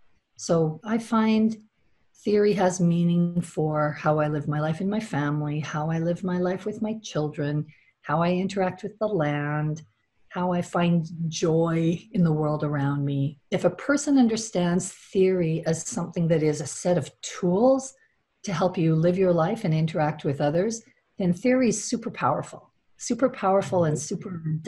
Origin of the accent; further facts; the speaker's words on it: Canada; As a Canadian girl being raised largely in Canada